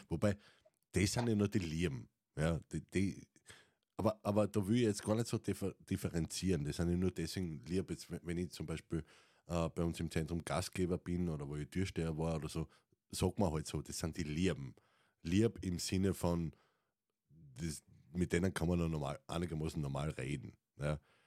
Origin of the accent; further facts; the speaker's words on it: Austria; wenn ich dir als Steirer, Wiener, Kärntner-Mix nicht verstehe